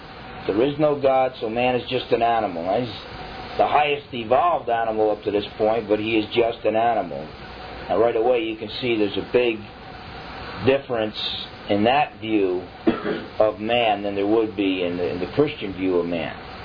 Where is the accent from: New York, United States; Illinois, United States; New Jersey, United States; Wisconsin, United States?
New Jersey, United States; accent: New Jersey; instead we spent the whole time talking about New Jersey because he recognized my accent.